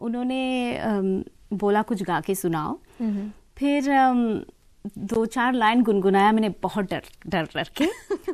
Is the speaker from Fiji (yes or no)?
yes; Fiji; हम लोग फिजी से हैं